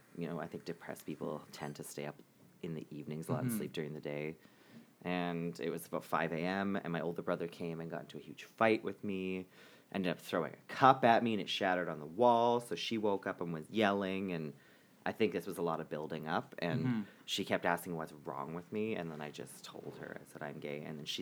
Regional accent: Winnipeg, Manitoba, Canada; Because I'm from all over, but I'll say I'm from Winnipeg.

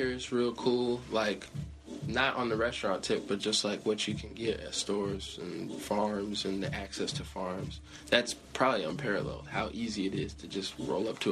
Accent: Chicago, Illinois, United States; Like, man, I'm from Chicago. My family's from Chicago.

